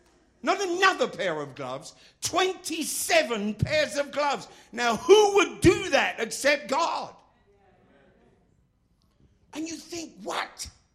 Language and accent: English; England, United Kingdom; as an Englishman, as a Brit, I'm obviously not exactly ashamed of our history.